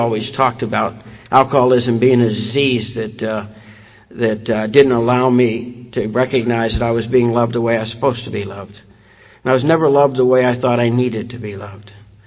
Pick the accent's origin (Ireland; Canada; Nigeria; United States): Ireland; And I'm the eldest son, the second child in a family of 11 children. I'm Irish.